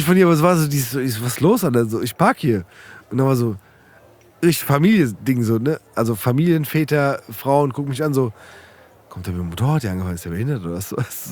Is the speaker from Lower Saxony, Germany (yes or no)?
no; Frankfurt, Hesse, Germany; ich komme aus Rödelheim. Nein, ich komme aus Rödelheim.